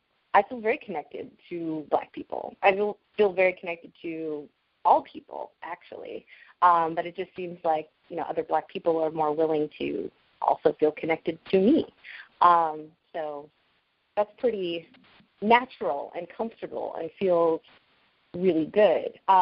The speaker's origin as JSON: {"language": "English", "town": "Vancouver", "region": "British Columbia", "country": "Canada", "tie": "born or raised there", "said": "in the 1980s when I was growing up on the West Coast in Vancouver"}